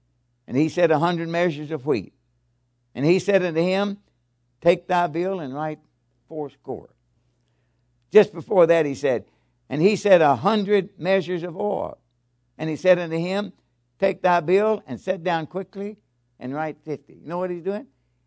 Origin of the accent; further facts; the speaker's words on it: Kentucky, United States; we were born and raised in Kentucky. We went to the outhouse a lot of times.